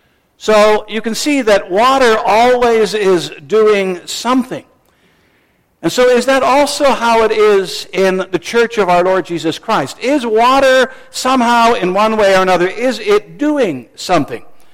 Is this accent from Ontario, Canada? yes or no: yes; Ontario, Canada; Years ago, when I was growing up in Ontario, my classmates and I, together with our teacher, made an excursion to what's called the area of Midland